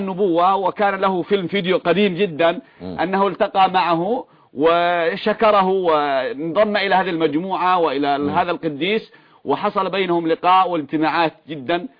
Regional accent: Yemen; قبل أيام عندنا في اليمن حصلت في الأسبوع الماضي ضجة

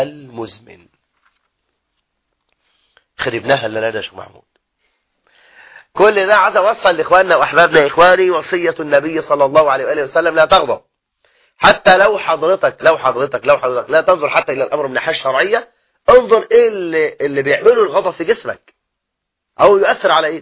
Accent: Egypt; بلدنا مصر

